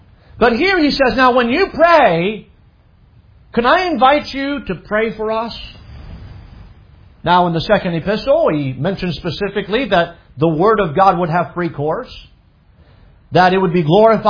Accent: France; now in United States; I know we live in the United States of America, but I grew up in France.

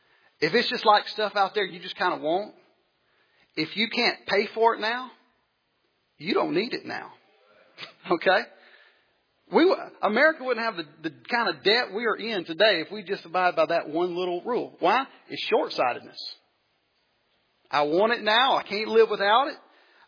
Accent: Mississippi, United States; Because I grew up in South Mississippi, public school education.

